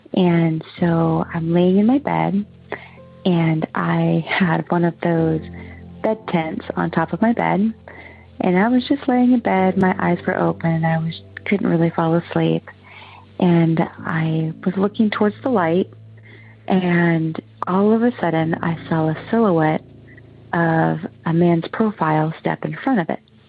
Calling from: Oregon, United States; I'm calling from Oregon.

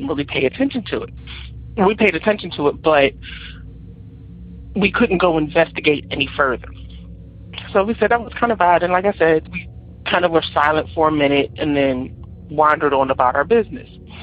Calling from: Philadelphia, Pennsylvania, United States; I'm from Philadelphia, Pennsylvania.

